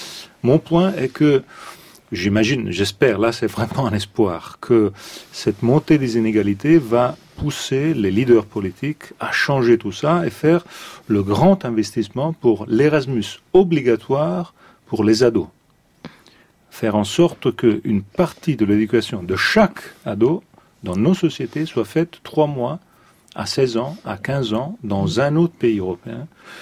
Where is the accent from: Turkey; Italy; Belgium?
Italy; je fais un petit détour chez moi, en Italie